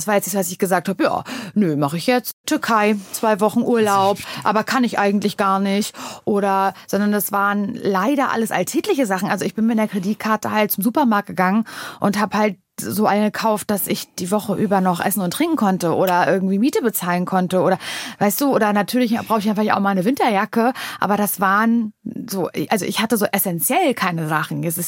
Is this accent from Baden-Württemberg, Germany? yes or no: no; Parchim, Mecklenburg-Vorpommern, Germany; now in Berlin, Germany; weil ich komme ja aus Parchim und ist ja nicht so weit von Berlin entfernt.